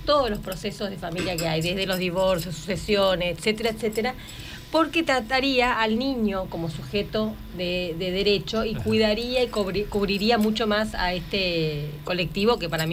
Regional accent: Misiones, Argentina; nosotros nos debíamos como argentinos un debate en la justicia, creo que como misioneros también.

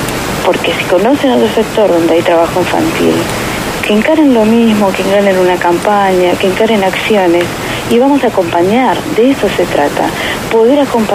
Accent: Misiones, Argentina; nosotros como misioneros y como argentinos

